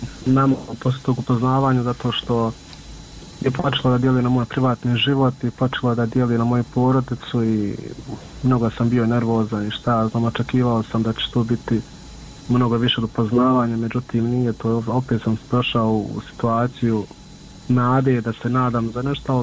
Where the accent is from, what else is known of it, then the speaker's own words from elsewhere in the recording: Miljevina, Republika Srpska, Bosnia & Herzegovina; mi smo svi gore iz Miljevine